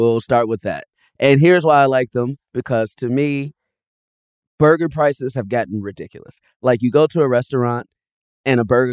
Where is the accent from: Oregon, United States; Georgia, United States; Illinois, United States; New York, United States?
Illinois, United States; Chicago; I'm from Chicago, so I am not